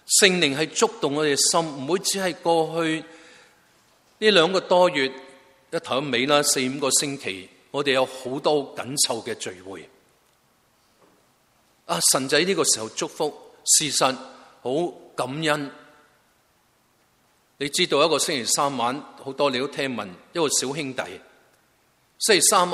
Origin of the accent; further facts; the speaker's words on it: Guangdong, China; 我们广东人有时说他的见证择地有声